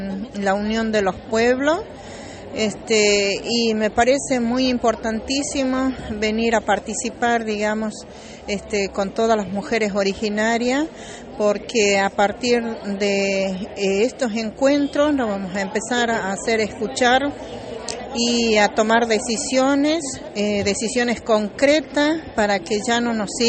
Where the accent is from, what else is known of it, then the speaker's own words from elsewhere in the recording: Tafí del Valle, Tucumán, Argentina; vengo de Tucumán, Tafí del Valle, de allá de la montaña. Mi etnia es Diaguita Calchaquí